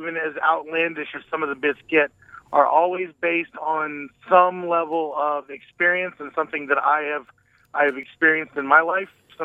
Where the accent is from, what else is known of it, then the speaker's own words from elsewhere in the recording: Michigan, United States; born there; also born or lived in Tennessee; I've lived the majority of my life in this area. I was born in Michigan. I lived in Tennessee through the late 70s, early 80s, and then I've lived here most of my life.